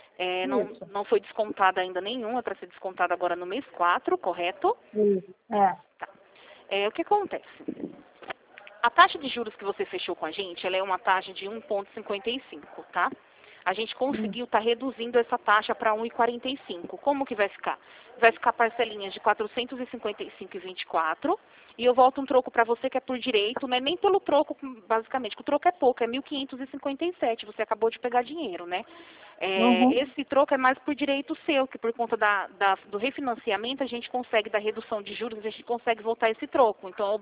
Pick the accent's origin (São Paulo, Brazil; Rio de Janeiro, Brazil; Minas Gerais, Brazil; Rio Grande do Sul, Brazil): São Paulo, Brazil; Rio Claro; eu sou daqui de Rio Claro mesmo